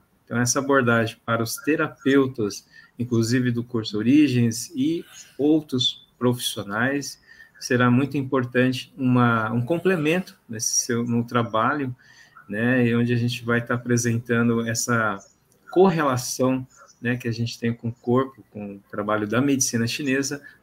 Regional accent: Londrina, Paraná, Brazil; Bom, sou de Londrina, né? Atendo aqui em Londrina

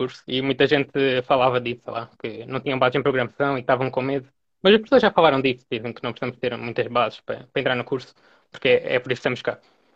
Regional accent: Faro, Portugal; now in Porto, Portugal; Eu sou de Faro, não sou do Porto, então tive de mudar de casa. Agora estou a ver com a minha tia aqui.

